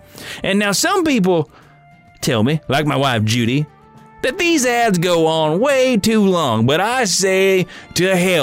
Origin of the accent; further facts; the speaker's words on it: New England, United States; Because, you know, I'm from New England.